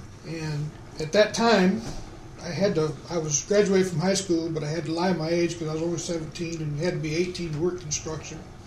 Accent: Michigan, United States; also born or lived in North Carolina; Well, I was born in Hastings, Michigan. And I was raised in many places.

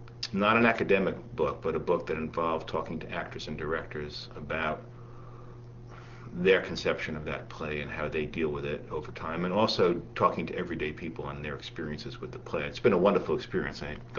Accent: New York, United States; It has to do with growing up in New York and coming to terms with that life, particularly my father and myself

